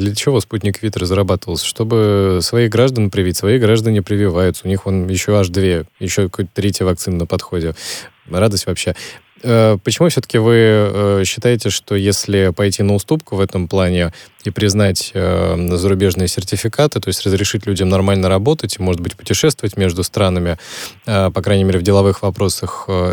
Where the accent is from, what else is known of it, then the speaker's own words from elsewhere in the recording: Moscow, Russia; Я думаю, как и многие москвичи, о том, что вот сейчас через некоторое время столичная мэрия проанализирует